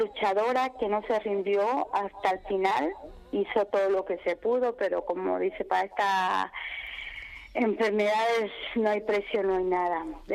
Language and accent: Spanish; Bolivia; now in Spain